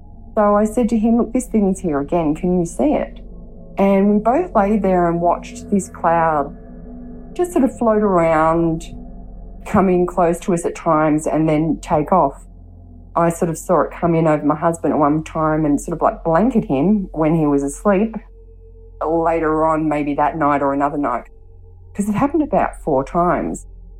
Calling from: Sydney, New South Wales, Australia; I'm calling from Sydney, Australia.

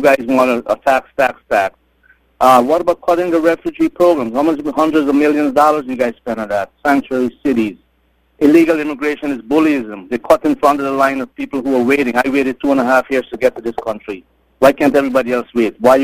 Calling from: Waterbury, Connecticut, United States; from Waterbury.

